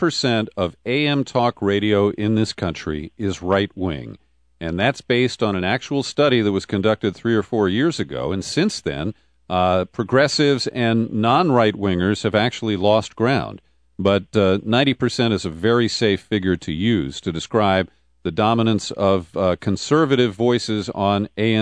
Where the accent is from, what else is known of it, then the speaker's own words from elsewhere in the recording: Cincinnati, Ohio, United States; the Top 40 station that I listened to in my hometown of Cincinnati.